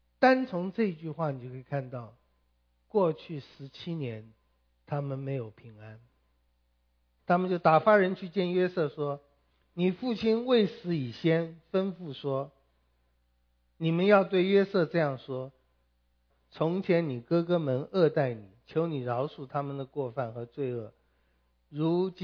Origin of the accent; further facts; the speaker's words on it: China; 我们中国人说利令智昏，其实惧怕也叫智昏